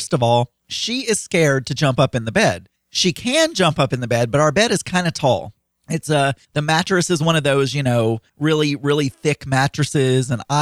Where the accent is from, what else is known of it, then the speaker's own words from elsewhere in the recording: the South, United States; well, first of all, I'm from the South where you know, people let pigs sleep with them, for Pete's sake.